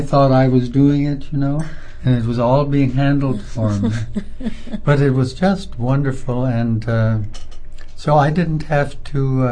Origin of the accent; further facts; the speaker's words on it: Amana, Iowa, United States; I'm from the Amana colonies, which everyone in Fairfield, I think, knows. It's only about an hour from here. But it was an idyllic, rural, small town, spiritual community, and still is, only now it's not so much communal.